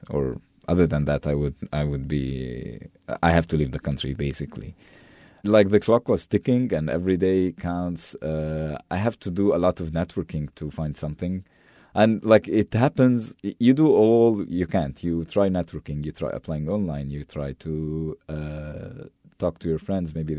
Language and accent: English; Cairo, Cairo Governorate, Egypt; moved away as an adult; now in San Francisco, United States; I live in San Francisco. I'm from Egypt, from Cairo, born and raised there.